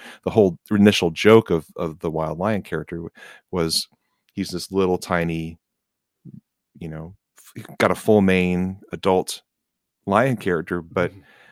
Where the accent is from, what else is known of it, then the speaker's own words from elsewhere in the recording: Midwest, United States; And I grew up in the Midwest. There was a formality, I think, in my family.